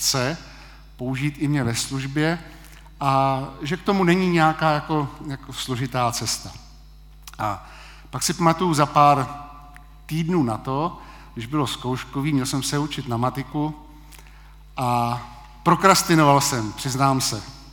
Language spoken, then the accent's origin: Czech; Hradec Králové, Hradec Králové Region, Czechia; now in Pardubice, Czechia; rodilý Hradečák se přiženil do pardubického sboru a byl tady pozván, aby tady v Pardubicích vedl mládež